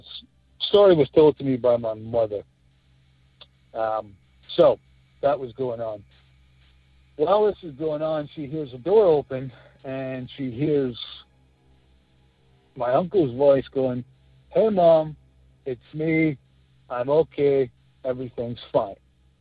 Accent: Scotland, United Kingdom; I was raised in Scotland. My mother's side of the family is Scottish. She was born there.

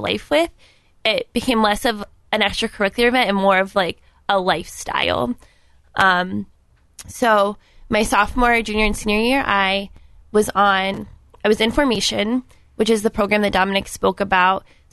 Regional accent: Columbus, Ohio, United States; Yeah, so I grew up in Columbus and got involved in youth ministry here.

